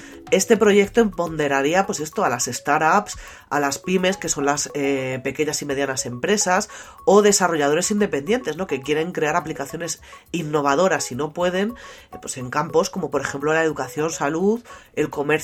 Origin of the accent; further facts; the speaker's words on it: Spain; aquí en mi país, en España